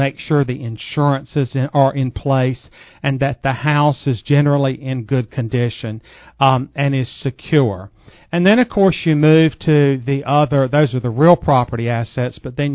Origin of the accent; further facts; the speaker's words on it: Morehead City, North Carolina, United States; I'm from Morehead City. Mm-hmm. I was born here down in the hospital where Harborview now is downtown by Dr. Brady